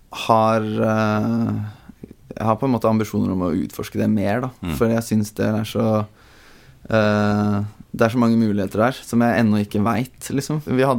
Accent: Drammen, Buskerud, Norway; var egentlig en slags sånn fotballgutt da jeg vokste opp i Drammen.

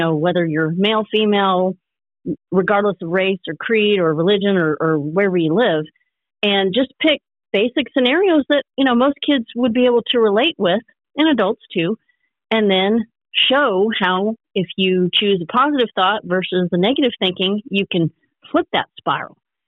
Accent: Madison, Alabama, United States; And then we also did a couple of book events in Madison, Alabama. I grew up in Madison.

